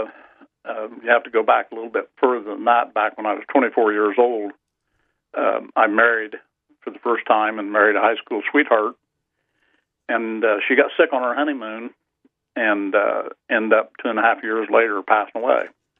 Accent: Pendleton, Indiana, United States; I grew up in a small town called Pendleton, Indiana. It's about 30 miles northeast of Indianapolis.

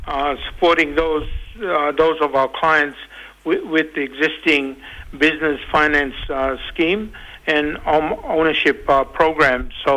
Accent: Queensland, Australia; I'm from the Eastern Island. My mom is from Moore Island in the west, but dad is actually from Ugar. So I'm an Ugar Amle from Meriam Nation.

